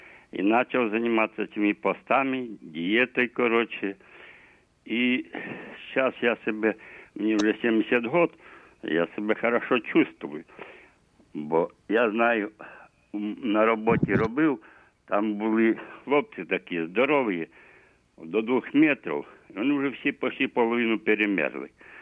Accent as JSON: {"language": "Ukrainian", "region": "Kyiv", "country": "Ukraine"}